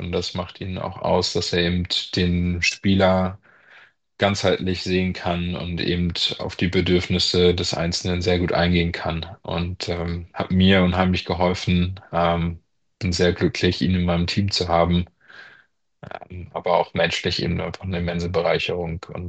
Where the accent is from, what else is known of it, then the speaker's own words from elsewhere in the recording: Hamburg, Germany; gerade als Hamburger weiß man, dass es auch nicht so schöne Golftage gibt, zumindest wettertechnisch.